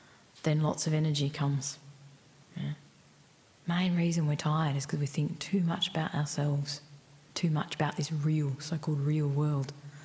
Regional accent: Australia; Like, I'm not Tibetan, I'm Australian.

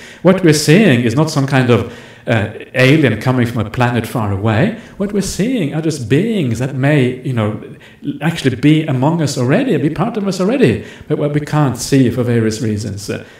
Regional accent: Norway; They didn't know that there was such a place as Norway, right? That's where I'm from. I'm from Norway.

